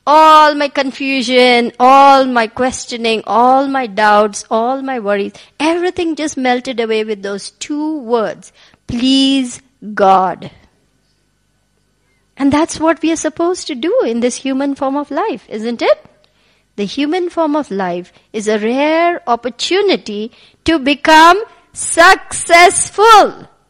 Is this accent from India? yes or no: yes; India; You see, I grew up in India. In India, the family is very strong.